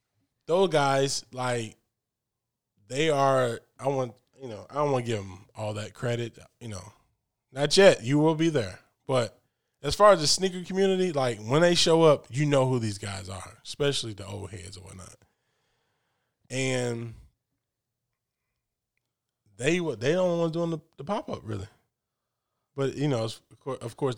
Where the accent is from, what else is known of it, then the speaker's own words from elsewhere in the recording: Atlanta, Georgia, United States; But guess what? I'm from Atlanta. It's going to happen in Atlanta.